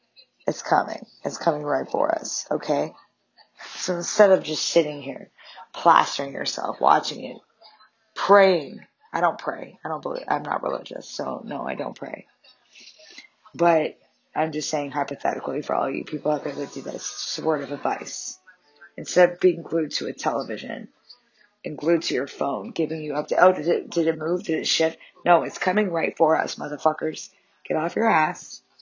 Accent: Boston, Massachusetts, United States; now in New York City, United States; I'm from Boston, but I love New York City.

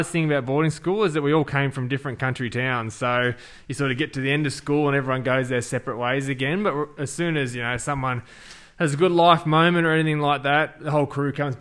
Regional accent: Griffith, New South Wales, Australia; So I was born and raised in a country town in New South Wales called Griffith. So it's about 6 hours from where we are today. And I was there till I was 15, and mum and dad are still there.

